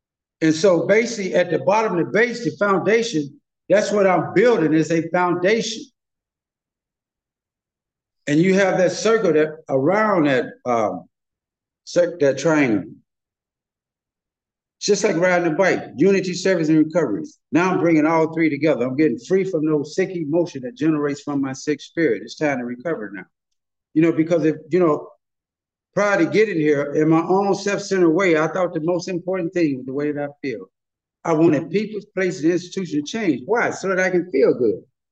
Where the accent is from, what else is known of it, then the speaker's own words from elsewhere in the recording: Cleveland, Ohio, United States; moved away; I'm from Cleveland, Ohio. I moved to California in 85.